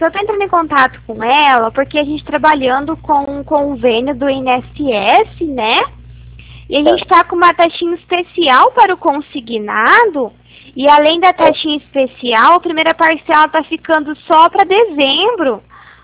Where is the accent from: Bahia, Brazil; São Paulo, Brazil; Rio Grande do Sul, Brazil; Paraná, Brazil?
Paraná, Brazil; na verdade eu sou do Paraná.